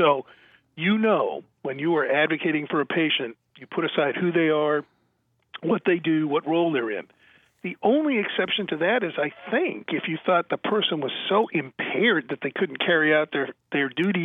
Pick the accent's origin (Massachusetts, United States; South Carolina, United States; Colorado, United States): Massachusetts, United States; Boston; let me add, as a Bostonian native, I my family's all still there